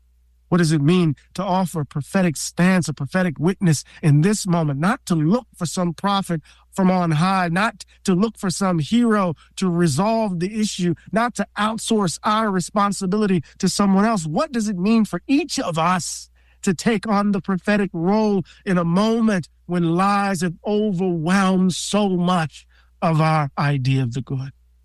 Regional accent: United States; And here I'm speaking as an American, of course.

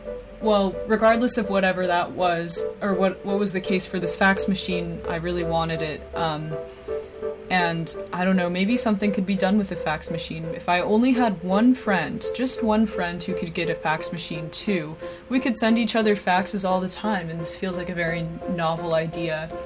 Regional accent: California, United States; I'm from California, so this one, and I guess all of her work, is important to me.

